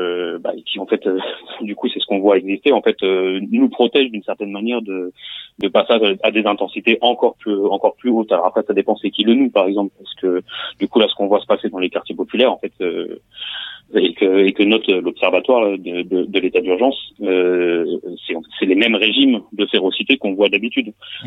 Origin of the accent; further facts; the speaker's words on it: Gennevilliers, Île-de-France, France; moi j'ai grandi à Gennevilliers en banlieue parisienne